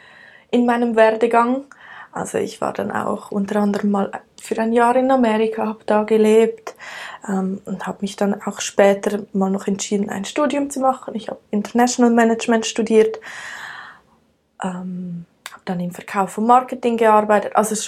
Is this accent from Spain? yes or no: no; Switzerland; Also, wie gesagt … aus der Schweiz. Ich bin in den Bergen aufgewachsen und fühle mich dadurch sehr verbunden mit Bergen.